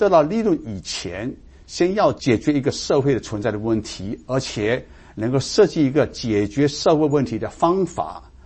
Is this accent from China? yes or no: yes; China; 好，我们中国人对于做生意，那生意人就是为了要